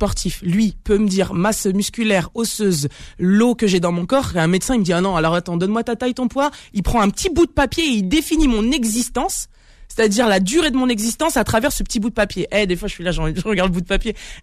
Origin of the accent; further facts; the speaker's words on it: Nantes, Pays de la Loire, France; je viens de province, je viens de Nantes